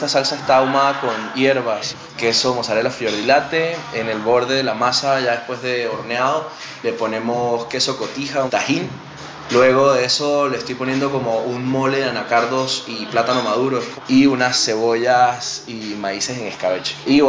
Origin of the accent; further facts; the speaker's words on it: Venezuela; Son sabores que yo recuerdo y que tengo muy muy marcados de mi infancia en Venezuela.